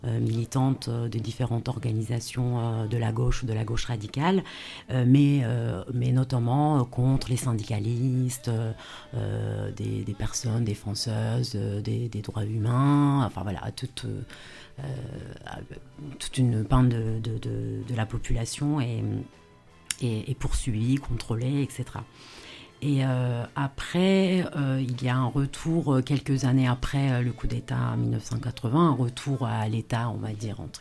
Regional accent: Turkey; French is a second language; now in France; Je suis née et j'ai grandi en Turquie. Après, je vis depuis plusieurs années en France.

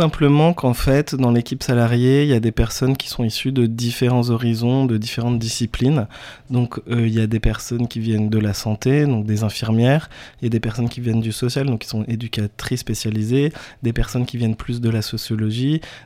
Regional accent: France; Moi, en tant que Français, je vais pas comprendre

